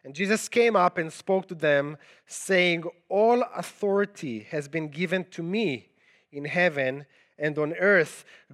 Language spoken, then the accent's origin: English; Israel; English is a second language; the accent you hear is because I'm originally from Israel, and I spent almost 5 years in the Israeli military as an officer in a bomb squad kind of unit.